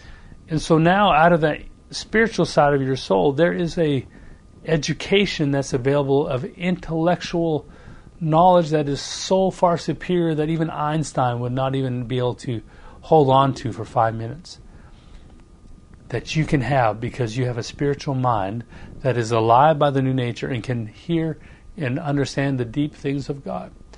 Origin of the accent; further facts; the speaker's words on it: Canada; Well, growing up in Canada in the Rocky Mountains